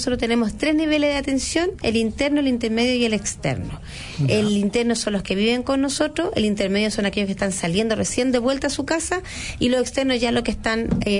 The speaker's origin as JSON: {"language": "Spanish", "country": "Chile", "said": "como todo chileno queremos nuestra casa propia"}